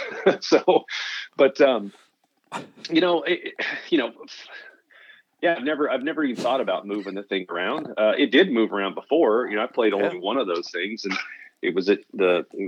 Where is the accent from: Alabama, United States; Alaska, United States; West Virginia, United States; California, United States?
California, United States; Oxnard; You know, growing up in Oxnard was awesome. It was fun too, very agricultural friendly place. And Corey Pavin's also from Oxnard, so the two of us went to rival high schools.